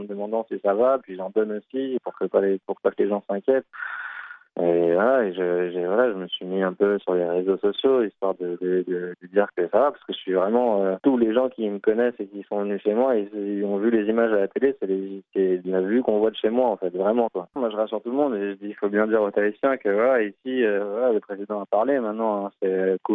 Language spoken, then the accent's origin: French; Paris, Île-de-France, France; je suis un vrai Parisien, j'adore ma ville. Et vraiment, je suis Parisien à 100%